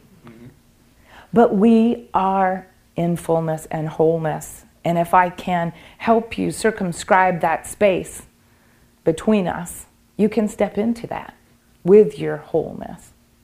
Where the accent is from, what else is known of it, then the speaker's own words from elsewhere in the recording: the South, United States; I see, I'm a Southerner.